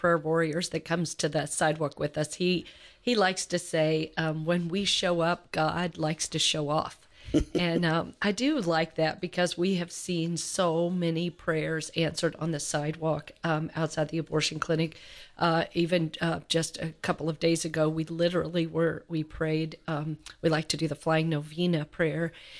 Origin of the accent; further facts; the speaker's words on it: Louisville, Kentucky, United States; Yes, that's where I'm from, my hometown.